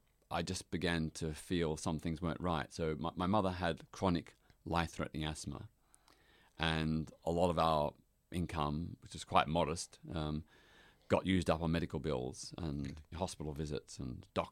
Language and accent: English; Melbourne, Victoria, Australia; And at that stage in my hometown, Melbourne, Australia, there were no LGBT organizations.